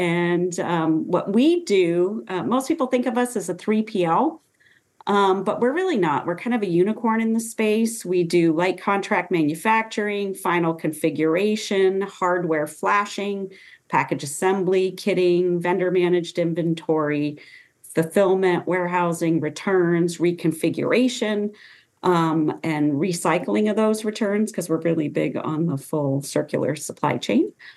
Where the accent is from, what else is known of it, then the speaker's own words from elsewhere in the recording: Vermont, United States; So I grew up in Vermont. It's an IBM town in small town Vermont.